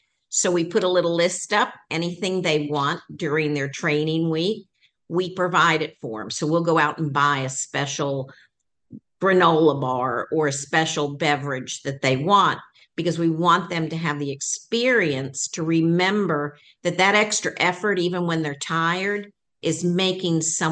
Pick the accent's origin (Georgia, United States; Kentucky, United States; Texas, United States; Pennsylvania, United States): Georgia, United States; Atlanta; accent: Southern; also born or lived in Florida; I think I got that Southern accent when we moved to Atlanta and I was in, 7 or 8 years old. So I grew up in Atlanta.